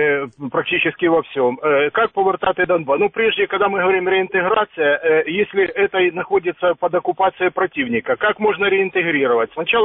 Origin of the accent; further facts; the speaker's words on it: Dnipro, Dnipropetrovsk Oblast, Ukraine; Місто Дніпр